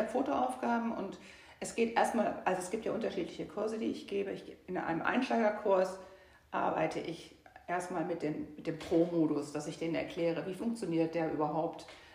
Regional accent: Rhineland, Germany; Nee, ich bin Rheinländerin.

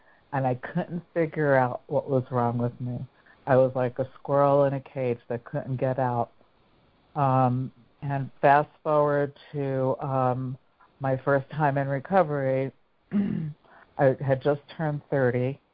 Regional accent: New York City, New York, United States; I grew up in New York City.

